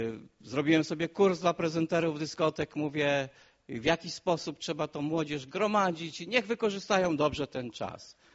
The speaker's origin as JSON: {"language": "Polish", "town": "Szprotawa", "region": "Lubusz Voivodeship", "country": "Poland", "tie": "born there", "said": "Przyjechałem do was z Głogowa. W ogóle urodziłem się w Szprotawie"}